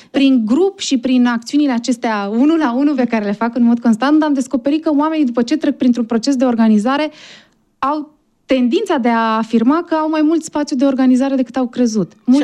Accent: Romania; un sondaj național cu privire la obișnuințele noastre de organizare ca români

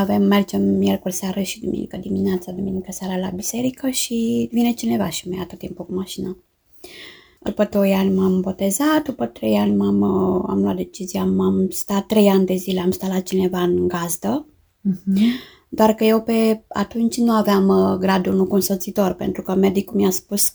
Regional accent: Ștefănești, Argeș, Romania; Eu am crescut la Ștefănești Argeș și acum eu stau cu Kilian Piteș, care este la 10 minute cu mașina distanță.

